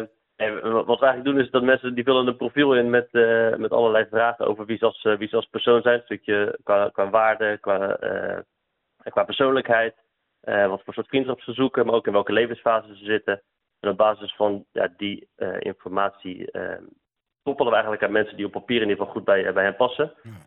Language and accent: Dutch; Goes, Zeeland, Netherlands; born there; Ik heb zelf 10 jaar in Leiden gewoond. Mijn vrouw komt er ook vandaan. En wij zijn 6 jaar geleden zijn we naar Goes, verhuisd naar mijn geboortestad.